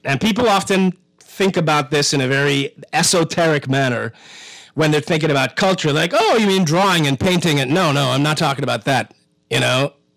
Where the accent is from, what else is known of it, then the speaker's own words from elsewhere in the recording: Bahamas; I was born in Princess Margaret Hospital in 1976, 3 years after independence. My mother was born in the Bahamas. My father was born in the Bahamas. Their parents were born in the Bahamas.